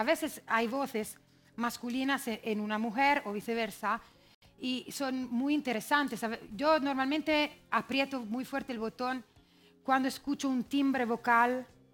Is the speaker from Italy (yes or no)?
yes; Italy; Spanish is a second language; Y vino a mi tierra y me dijo, tienes que cantar en español.